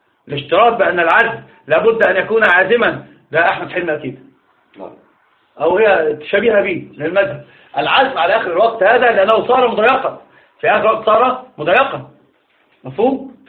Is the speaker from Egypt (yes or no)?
yes; Upper Egypt, Egypt; زي صعيدا عندنا، انا صعيدي ايضا